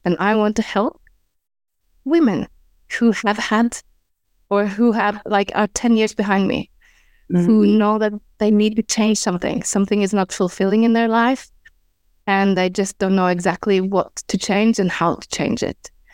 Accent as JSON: {"language": "English", "country": "Norway", "second_language": "English", "said": "Mm-hmm. I'm from Norway. I'm in Norway right now."}